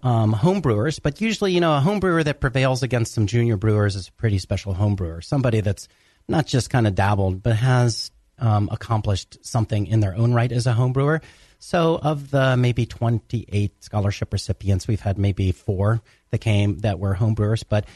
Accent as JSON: {"language": "English", "town": "Atlanta", "region": "Georgia", "country": "United States", "tie": "born or raised there", "said": "Well, I was from Atlanta, too. We grew up in Atlanta."}